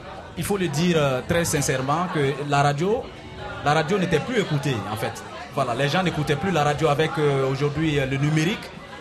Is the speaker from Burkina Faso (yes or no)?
yes; Burkina Faso; quand on dit on vient du Burkina, les gens aussi, on est bien accueillis ici.